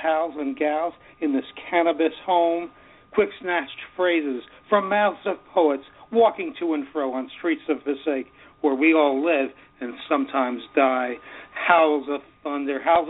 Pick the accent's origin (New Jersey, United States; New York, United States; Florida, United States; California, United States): New Jersey, United States; Glen Ridge; I'm from Glen Ridge, New Jersey.